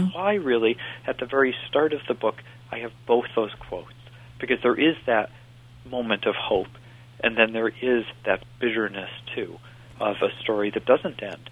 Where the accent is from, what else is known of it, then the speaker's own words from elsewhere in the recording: Detroit, Michigan, United States; because, as I said, too, it's my hometown, to feel that people are finding something worthwhile in the book in Detroit.